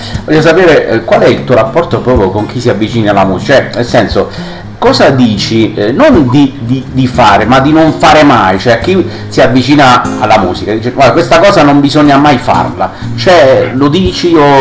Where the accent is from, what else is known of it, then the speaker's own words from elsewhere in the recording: Molise, Italy; Io sono, diciamo, sono molisano, ma il mio nonno era di Misilmeri, provincia di Palermo